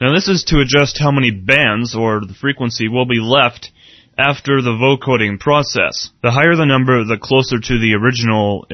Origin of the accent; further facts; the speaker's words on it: Mortlach, Saskatchewan, Canada; from Mortlach, Saskatchewan, Canada.